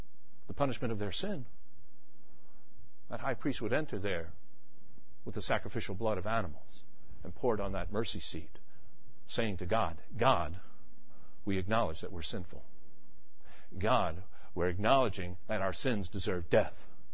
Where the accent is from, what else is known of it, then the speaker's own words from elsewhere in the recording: Levittown, New York, United States; I grew up in Levittown, New York. That's the population of Levittown, New York, about 50,000 people.